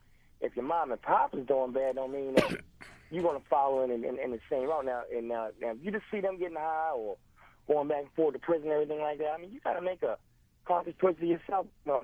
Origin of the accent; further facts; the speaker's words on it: Baltimore, Maryland, United States; I was raised up on Park Heights Avenue and down in North and Pulaski, two of the most violent neighborhoods in the city of Baltimore.